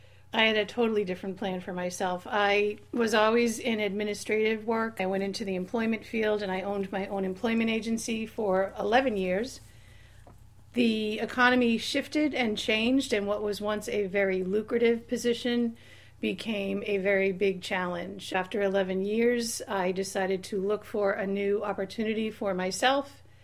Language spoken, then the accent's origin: English; Chester, New Hampshire, United States; I'm from Chester, New Hampshire, and I am an account executive with the American Red Cross.